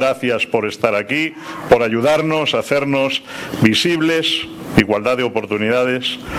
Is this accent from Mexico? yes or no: no; Spain; somos los paralímpicos españoles y eso no es cualquier cosa.